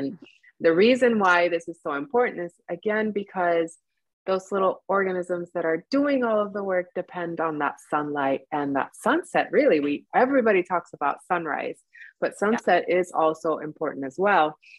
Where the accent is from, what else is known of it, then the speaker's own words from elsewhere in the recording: Florida, United States; I'm from Florida, so I'm just going to say I'm a gator when I don't get enough sleep.